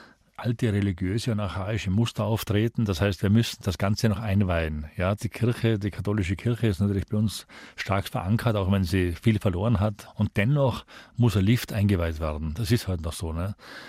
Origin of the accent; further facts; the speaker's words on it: Tyrol, Austria; ich in Tirol mit Ausstellungen null präsent bin. Oder ich mache auch keine Buchvorstellungen in meiner Heimat.